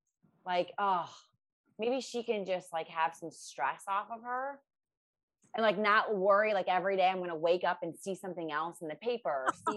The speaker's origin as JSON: {"language": "English", "region": "Ohio", "country": "United States", "lives_now": "Los Angeles, United States", "said": "Yeah. No. I'm from Ohio and now in LA."}